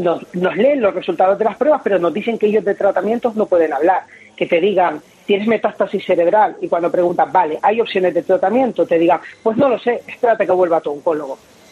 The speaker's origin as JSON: {"language": "Spanish", "town": "Las Palmas de Gran Canaria", "region": "Canary Islands", "country": "Spain", "said": "nosotros somos de Las Palmas de Gran Canaria, de la capital."}